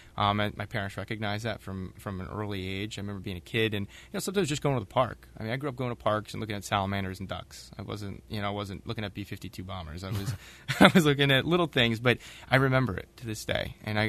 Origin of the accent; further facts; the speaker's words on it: New Jersey, United States; I grew up in New Jersey, and I grew up in Central Jersey, which wasn't like the New Jersey people fly into New York City